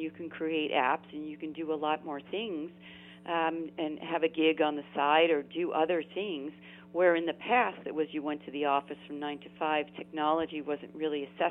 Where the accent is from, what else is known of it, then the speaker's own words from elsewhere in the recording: Queens, New York, United States; So I grew up in Queens and spent my school, you know, there. And I actually worked in Manhattan.